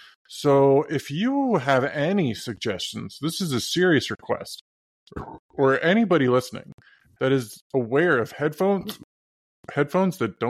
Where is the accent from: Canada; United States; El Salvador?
Canada; it's a struggle being a Canadian, man.